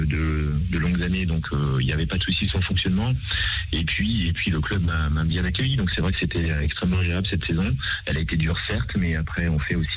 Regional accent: Nouvelle-Aquitaine, France; même si je suis des Deux-Sèvres, hein, donc je connaissais un petit peu la structure

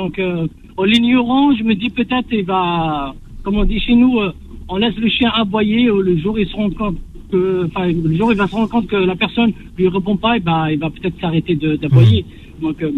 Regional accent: Kabylie, Algeria; moi je pense que ça s'entend à mon accent, donc je suis kabyle

